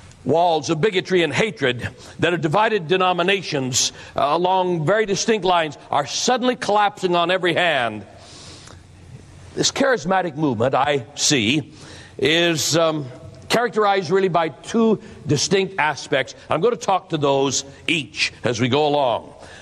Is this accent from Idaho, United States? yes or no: yes; Boise, Idaho, United States; I brought a newspaper from my hometown, Boise, Idaho.